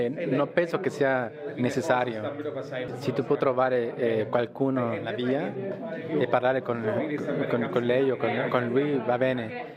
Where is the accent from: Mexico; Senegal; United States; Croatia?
Mexico; Italian is a second language; now in Lugano, Switzerland; sono messicano e sono qui 3 anni e mezzo fa.